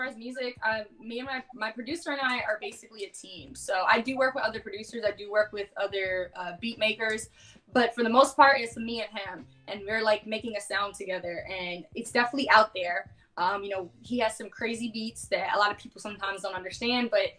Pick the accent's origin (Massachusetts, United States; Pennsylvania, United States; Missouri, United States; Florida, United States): Massachusetts, United States; Boston; born there; No, I was born in Boston.